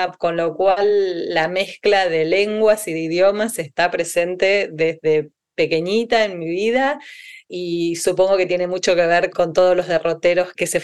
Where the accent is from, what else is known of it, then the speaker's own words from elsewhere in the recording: Buenos Aires, Argentina; Soy argentina, nací acá en Buenos Aires, muy poco aventurero lo mío, donde sigo viviendo.